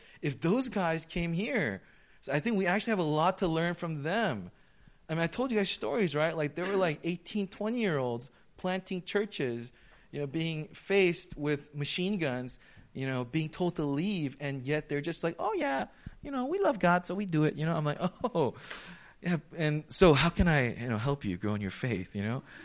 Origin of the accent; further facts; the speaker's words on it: United States; Because we're American and, you know, they're Filipinos